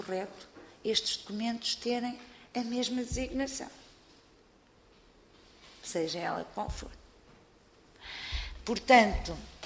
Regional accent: Portugal; enquanto portuguesa

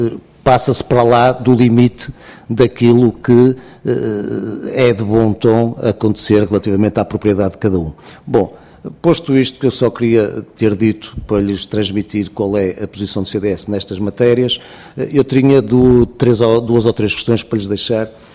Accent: Norte, Portugal; mas eu como sou do Norte também tenho sempre esta tendência a achar que Norte é nacional.

